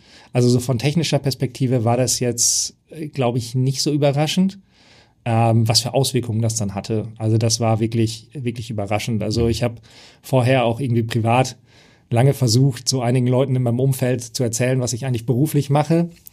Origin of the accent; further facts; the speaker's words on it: Lower Saxony, Germany; born there; Ich komme gebürtig zum Beispiel aus dem Emsland.